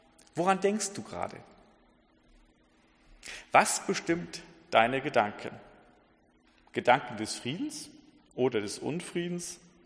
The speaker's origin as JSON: {"language": "German", "region": "Schleswig-Holstein", "country": "Germany", "tie": "born or raised there", "also_born_or_lived": "Lower Saxony / Bavaria", "moved": "as an adult", "said": "ihr vermutlich hören könnt an meinem nicht vorhandenen Dialekt, ich komme nicht aus Bayern. Ich bin gebürtiger Niedersachse, in Schleswig-Holstein aufgewachsen und mit 20 nach Bayern gekommen und dann dort geblieben zum Studium."}